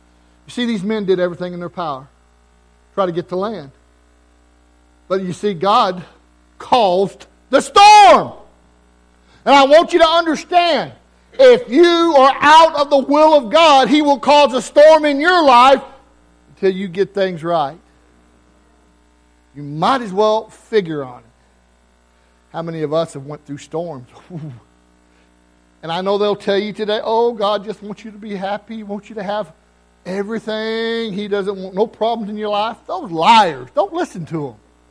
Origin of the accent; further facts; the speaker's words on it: Southern United States, United States; Now, I'm from the South. I'm from the Bible Belt.